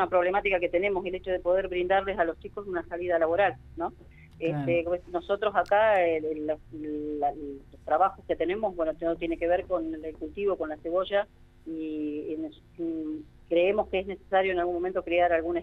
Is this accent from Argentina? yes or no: yes; Pradere, Buenos Aires Province, Argentina; Sí, yo soy de Pradere, vivo en el campo, algunos años no estuve acá, pero en realidad, si nosotros, como es mi familia, es toda de acá, de Pradere, oriunda del lugar.